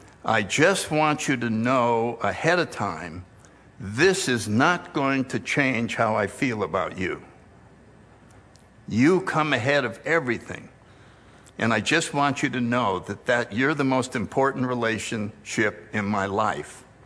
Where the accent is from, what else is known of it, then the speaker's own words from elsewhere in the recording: New Haven, Connecticut, United States; I'm gonna be 80 in September. I grew up in New Haven, Connecticut. I have one sister